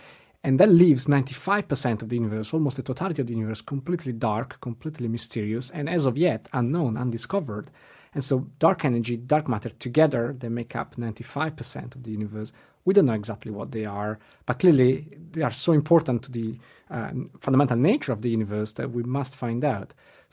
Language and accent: English; Switzerland; I'm from Switzerland and I studied at ETH Zurich.